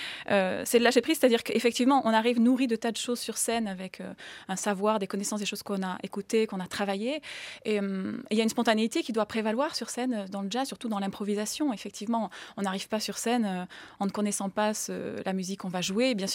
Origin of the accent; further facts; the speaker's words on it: France; Je suis française, j'ai pas particulièrement d'origine étrangère.